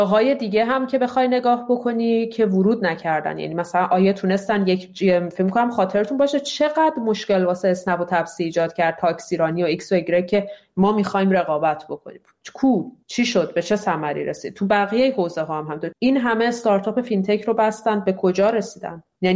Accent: Iran; moved away as an adult; من تمام زندگیم رو تو ایران زندگی کردم، 4.5 سال که از ایران اومدم بیرون و الانم آدم 37-38 ساله‌ای هستم.

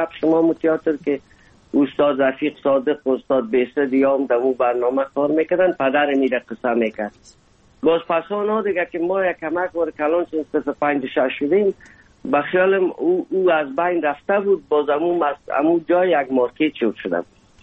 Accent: Afghanistan; moved away as an adult; میشد سال 1990 از افغانستان اولین سفر آمدیم هندوستان

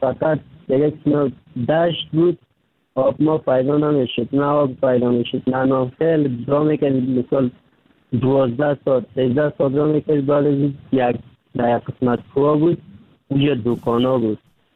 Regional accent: Kabul, Afghanistan; now in Turkey; از افغانستان 3 سال میشه رکن سیدنم ترکیه هستم. اما از افغانستان آمدم، طرف پاکستان آوردم، آمدم از کابل آمدم

